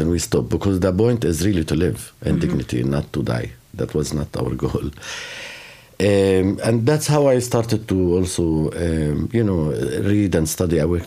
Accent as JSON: {"language": "English", "town": "Jerusalem", "country": "Palestine", "tie": "born or raised there", "said": "Yeah, so I grew up around Jerusalem, so I know a little mm-hmm. Hebrew, like music, maybe more."}